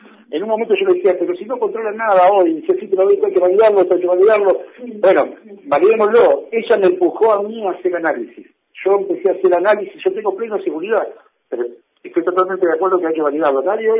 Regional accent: Bolívar, Buenos Aires Province, Argentina; moved away as an adult; now in Mar del Plata, Argentina; yo hace 25 años que vivo en Mar del Plata, me preguntan, ¿vos de dónde sos? De Bolívar.

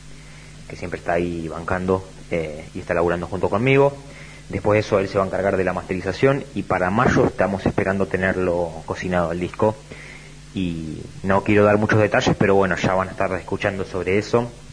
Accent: Bolívar, Buenos Aires Province, Argentina; now in La Plata, Argentina; cuando estemos en Bolívar también allá, porque somos muchos oriundos de Bolívar

